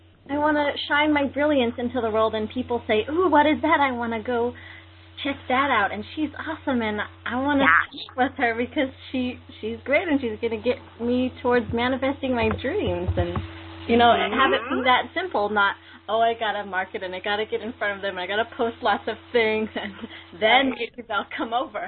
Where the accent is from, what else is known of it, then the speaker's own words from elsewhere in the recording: Seattle, Washington, United States; I grew up in Seattle, and I know that if I was living in Seattle